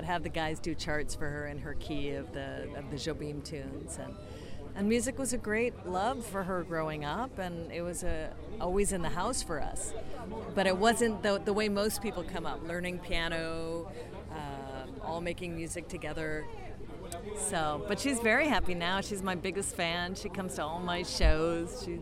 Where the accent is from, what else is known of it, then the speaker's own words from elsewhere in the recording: California, United States; now in Los Angeles, United States; I'm from the Bay Area, but I've been living in LA for a bit now